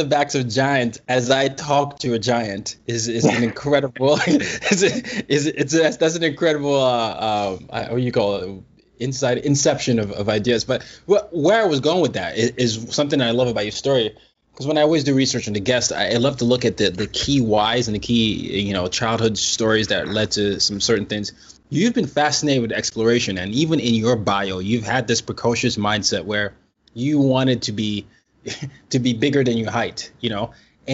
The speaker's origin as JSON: {"language": "English", "country": "Nigeria", "said": "I'm Nigerian, and spending time in different parts of the world, you get to see how different people approach freedom."}